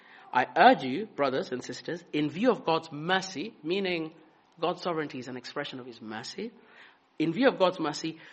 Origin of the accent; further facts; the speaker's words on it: Kenya; now in United Kingdom; So I was born and brought up in Kenya, met Rachel here in the UK, got married, served with the Anglican Church for five years first. And we tried to go back to Kenya in 2015